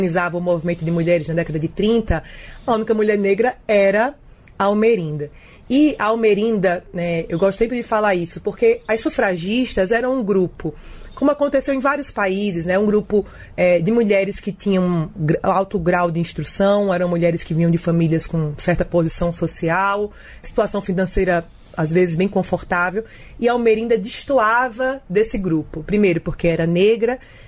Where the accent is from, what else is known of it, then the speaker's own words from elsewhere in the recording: Maceió, Alagoas, Brazil; born there; E como você sabe, eu nasci em Maceió também.